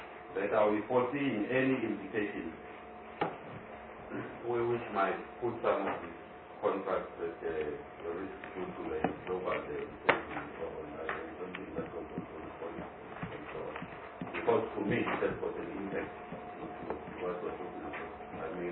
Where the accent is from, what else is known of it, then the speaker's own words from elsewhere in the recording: South Africa; now in England, United Kingdom; So I know myself and the wife, we are coming from England, but we are both South African